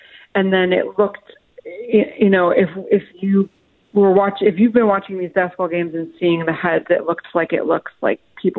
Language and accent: English; Chicago, Illinois, United States; Yes, I'm from Chicago, so I was extremely excited.